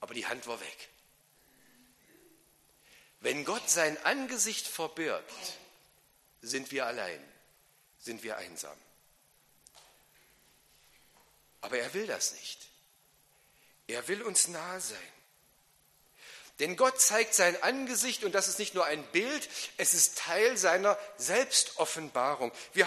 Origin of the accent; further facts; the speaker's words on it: Halberstadt, Saxony-Anhalt, Germany; born there; Ich bin in Halberstadt im Harz geboren oder am Harz. Wunderschöne alte Stadt mit einem Dom und wunderbaren Domschätzen, die zu besichtigen sind.